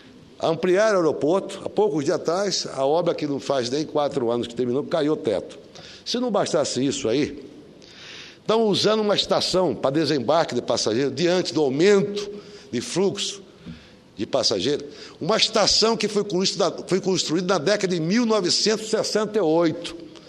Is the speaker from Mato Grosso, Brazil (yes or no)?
yes; Várzea Grande, Mato Grosso, Brazil; Várzea Grande, que é a minha cidade natal, onde tive a primazia de ser prefeito por 3 mandatos